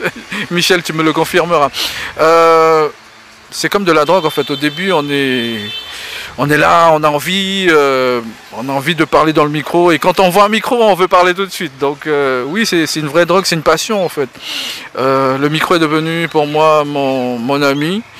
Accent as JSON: {"language": "French", "country": "French Guiana", "said": "Je dis souvent que je viens avant tout de la Guyane. Je suis pro-guyanais. Tout le monde le sait que je suis pro-guyanais. Je n'oublie pas que je suis amérindien aussi. Je n'oublie pas que j'ai les trois cultures, ça veut dire créole, amérindien"}